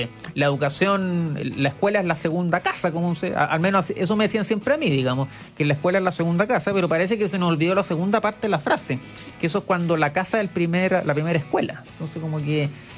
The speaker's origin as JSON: {"language": "Spanish", "town": "Talca", "region": "Maule", "country": "Chile", "tie": "born there", "said": "Saludo a mi ciudad natal, siempre, Talca la 94.5."}